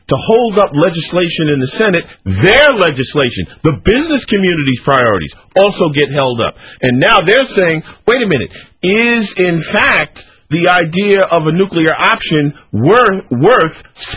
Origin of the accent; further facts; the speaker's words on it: Connecticut, United States; Yeah, I was raised in Connecticut.